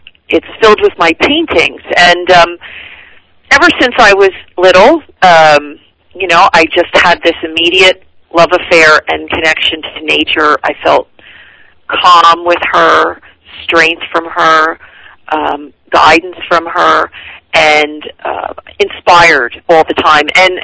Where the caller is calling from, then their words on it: Northeast, United States; We're calling from the Northeast. We're in the Northeast, so it's fun.